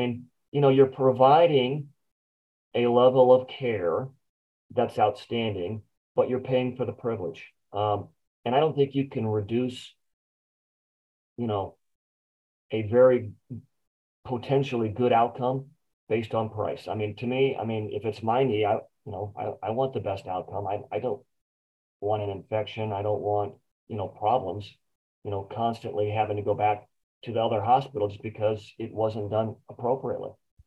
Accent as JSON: {"language": "English", "town": "Champaign", "region": "Illinois", "country": "United States", "said": "I'm actually from Champaign."}